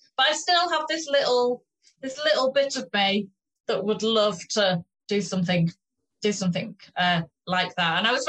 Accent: Stockport, North West England, United Kingdom; So I grew up in Stockport in Greater Manchester and went to school in central Manchester

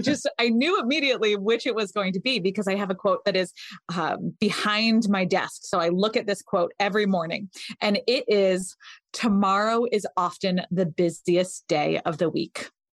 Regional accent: Connecticut, United States; I grew up in Connecticut.

